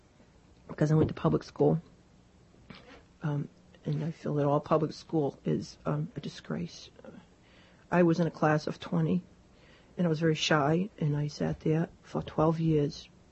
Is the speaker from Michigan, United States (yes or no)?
no; Maine, United States; Well, I grew up in one of the richest towns in the state of Maine